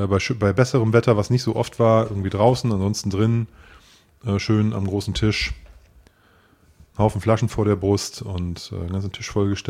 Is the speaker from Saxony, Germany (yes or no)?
yes; Leipzig, Saxony, Germany